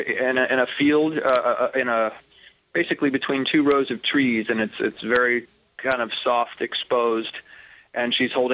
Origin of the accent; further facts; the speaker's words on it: United States; I'm an American. I live in Southern California.